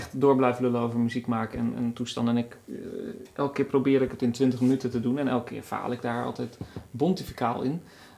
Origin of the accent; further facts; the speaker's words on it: Gelderland, Netherlands; Ik kom uit Achterhoek.